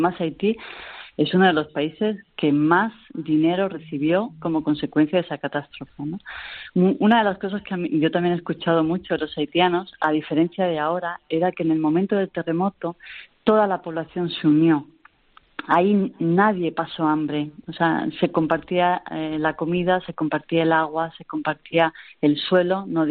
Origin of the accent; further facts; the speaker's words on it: Spain; yo como española